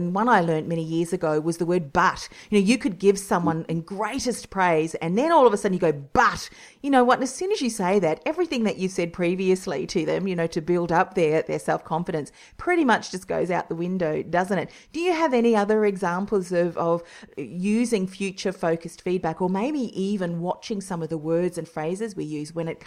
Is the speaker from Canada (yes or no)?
no; New Zealand; now in Australia; And I'm originally from New Zealand too.